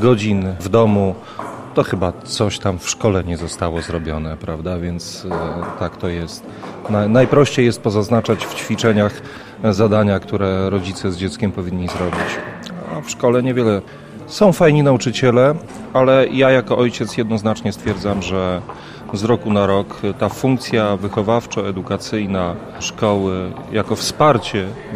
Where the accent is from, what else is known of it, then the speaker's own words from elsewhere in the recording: Lubartów, Lublin Voivodeship, Poland; bo jestem z Lubartowa, więc to tak trochę może. A Lubartów nie jest daleko